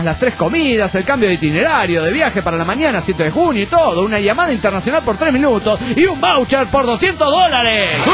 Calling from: Caracas, Capital District, Venezuela; de Caracas, Venezuela.

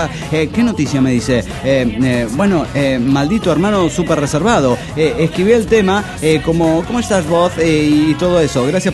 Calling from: Durango, Mexico; de Durango, México.

